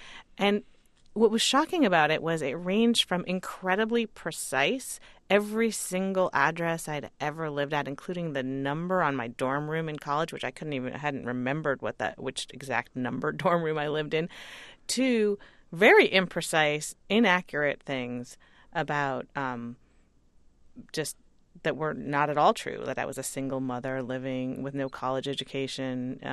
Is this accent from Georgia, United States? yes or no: no; California, United States; I'm a techie. I grew up in the Silicon Valley. I love technology.